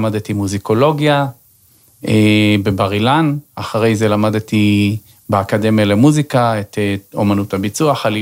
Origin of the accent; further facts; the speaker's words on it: Netivot, Southern District, Israel; כן, נולדתי עיוור, אני בן 58, נולדתי וגרנו בנתיבות.